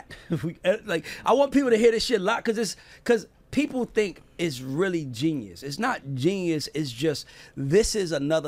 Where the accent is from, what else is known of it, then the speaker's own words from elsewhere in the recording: West Coast, United States; Because I'm from the West Coast.